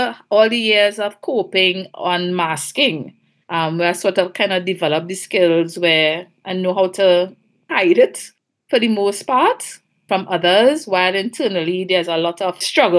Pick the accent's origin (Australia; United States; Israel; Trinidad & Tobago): Trinidad & Tobago; Trinidad; now in Tobago, Trinidad and Tobago; Well, actually, I grew up in Trinidad. I moved to Tobago within the last 10 years, but the experience is pretty much the same on both islands. We are twin islands.